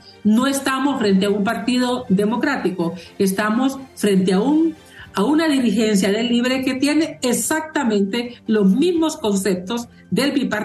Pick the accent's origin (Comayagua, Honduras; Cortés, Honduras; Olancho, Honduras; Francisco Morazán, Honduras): Olancho, Honduras; San Francisco de Becerra; a mi pueblo al menos, a San Francisco de Becerra.